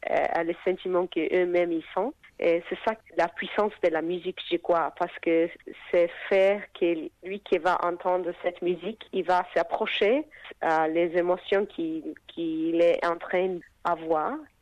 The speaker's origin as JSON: {"language": "French", "country": "Australia", "tie": "born or raised there", "second_language": "French", "said": "beaucoup de temps aussi en Sud-Amérique à quelques années et bien sûr en Afrique et mon enfance ici en Australie."}